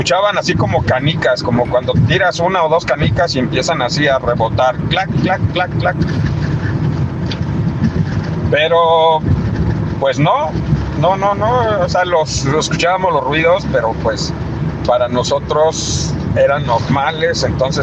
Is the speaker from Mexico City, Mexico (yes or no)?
yes; Xochimilco, Mexico City, Mexico; allá en casa de mis papás, allá en Xochimilco, de donde soy originario.